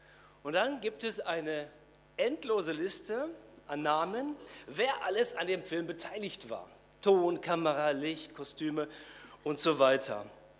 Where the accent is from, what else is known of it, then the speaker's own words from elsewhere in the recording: Lage, North Rhine-Westphalia, Germany; In der Gemeinde in Lage, wo ich groß geworden bin und aufgewachsen bin